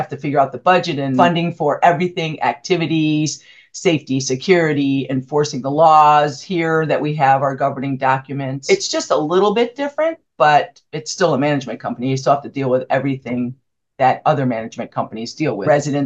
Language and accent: English; Massachusetts, United States; now in California, United States; it's California. I'm from Massachusetts, so you don't heat a pool. You jump in cold water, but out here, people don't like to jump in cold water.